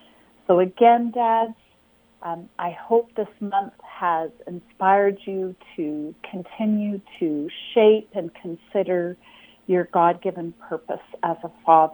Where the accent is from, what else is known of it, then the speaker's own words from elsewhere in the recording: Winnipeg, Manitoba, Canada; We grew up in Winnipeg